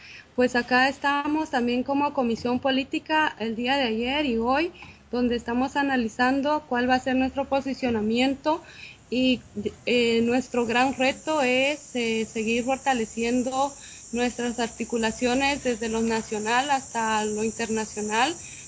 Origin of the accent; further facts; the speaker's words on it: Guatemala; de Guatemala. Es un honor para mí estar en este programa por primera vez